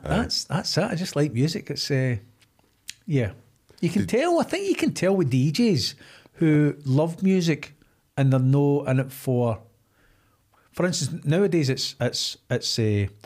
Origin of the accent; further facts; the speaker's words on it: Scotland, United Kingdom; So I grew up in a small mining village. It's called Fultus.